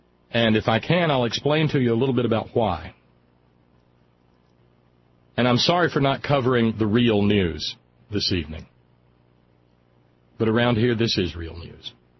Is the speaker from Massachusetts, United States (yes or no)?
no; Alabama, United States; I was raised in Alabama as far away from a coal mine as they could get